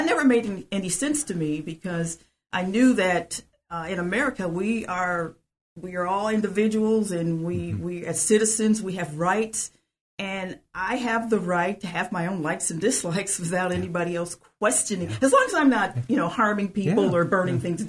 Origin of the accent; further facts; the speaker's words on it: Detroit, Michigan, United States; The racism that I did growing up in Detroit, no.